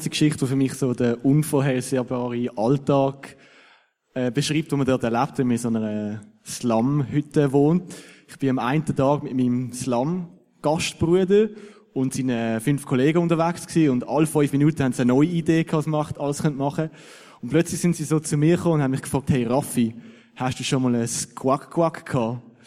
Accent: Switzerland; Ich so als Schweizer, also einer der reichsten Länder der Welt

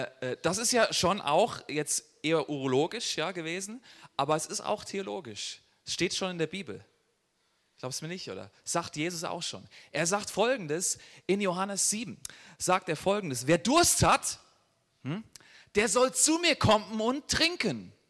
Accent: Germany; ich bin Deutscher

